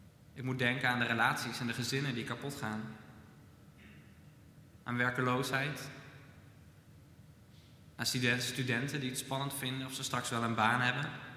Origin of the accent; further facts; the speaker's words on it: Netherlands; We zijn Nederlanders, we zijn nuchter, we werken hard. En we leven in een rijk land waarin alles goed geregeld is.